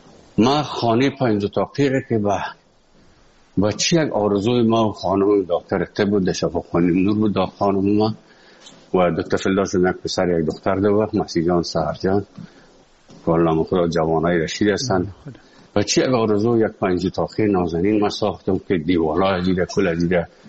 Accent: Afghanistan; moved away as an adult; also born or lived in Moscow; اونجا از افغانستان برآمدیم آمدیم سه مسکو 4 سال مسکو

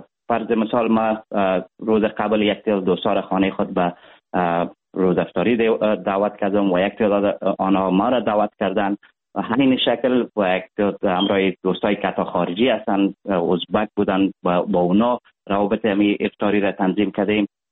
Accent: Afghanistan; ولی کل ما یک افغان هستیم.

